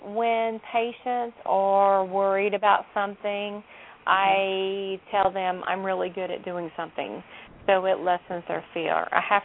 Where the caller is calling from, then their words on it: Macon, Georgia, United States; No, I'm actually calling from Macon.